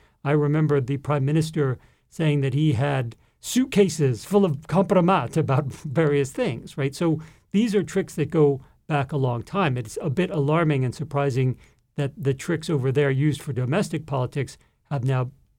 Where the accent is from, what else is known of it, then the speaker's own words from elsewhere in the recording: New York City, New York, United States; So I grew up in New York City, and I was just interested in what was going on in the wider world.